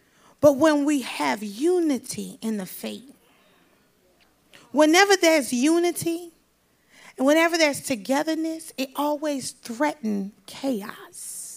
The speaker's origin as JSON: {"language": "English", "town": "New Orleans", "region": "Louisiana", "country": "United States", "said": "I'm from New Orleans, and so they use different words."}